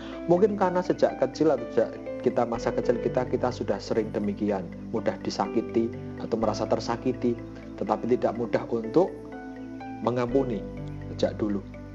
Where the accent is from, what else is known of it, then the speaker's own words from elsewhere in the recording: Java, Indonesia; Sebagai orang Jawa atau orang Indonesia, mungkin orang tua kita dulu sangat jarang untuk memuji kita di depan umum